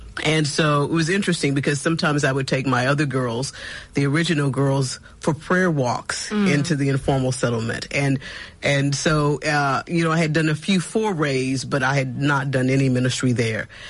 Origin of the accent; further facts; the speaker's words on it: Texas, United States; now in South Africa; I'm originally from Texas, in the United States, and I've been in South Africa since 2012.